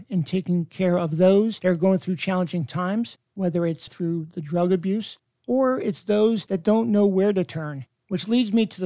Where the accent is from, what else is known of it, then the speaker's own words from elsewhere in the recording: Maryland, United States; I am so proud to be a Carroll Countyan